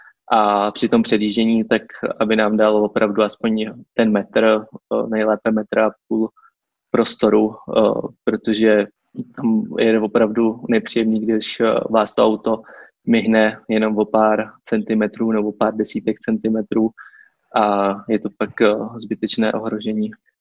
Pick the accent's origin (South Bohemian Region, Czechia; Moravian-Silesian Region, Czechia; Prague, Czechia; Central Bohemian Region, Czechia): Prague, Czechia; Já tím, že jsem vyrůstal v Praze a pokud teď čas v Čechách trávím, tak je to většinou v Praze